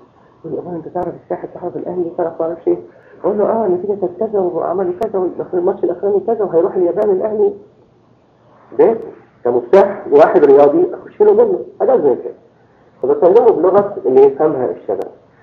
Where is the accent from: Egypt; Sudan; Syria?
Egypt; يعني مثلا كان عندنا في مصر ايه واحد يقول الثاني تسميم